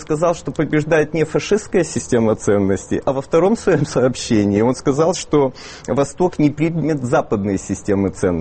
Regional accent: Odesa, Odesa Oblast, Ukraine; я сам родом из Одессы.

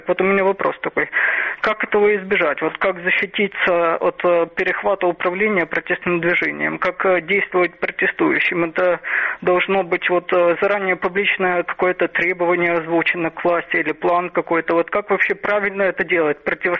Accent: Odesa, Odesa Oblast, Ukraine

